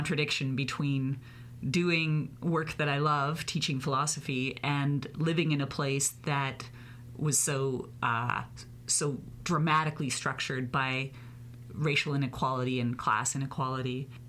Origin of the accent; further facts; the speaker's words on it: Canada; also born or lived in United States; So I grew up in Canada. I did, all of my education in Canada.